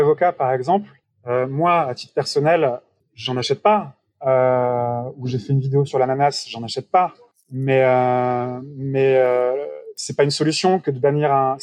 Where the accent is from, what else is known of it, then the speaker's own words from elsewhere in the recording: France; ce que nous, on trouve en tant que Français sur nos étals de supermarché